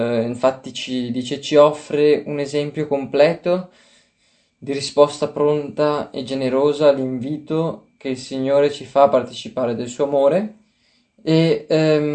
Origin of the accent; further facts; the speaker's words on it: Veneto, Italy; io vengo dal Veneto, quindi la Madonna della Salute è una chiesa proprio abbastanza vicino anche a dove abito